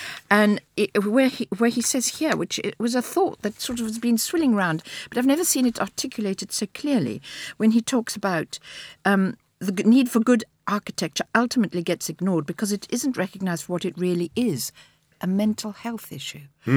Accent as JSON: {"language": "English", "country": "South Africa", "said": "because I come from South Africa, as may be well known, and there is, you can hear it in my voice"}